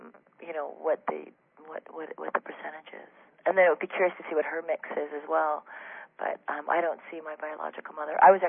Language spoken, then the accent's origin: English; Canada; I came from Canada, so, and then all my family were African Canadians.